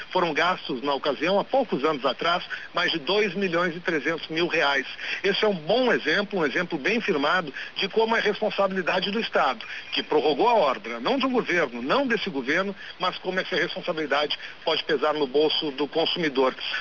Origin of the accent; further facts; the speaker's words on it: Rio Grande do Sul, Brazil; O que precisamos, como gaúchos, são estradas de qualidade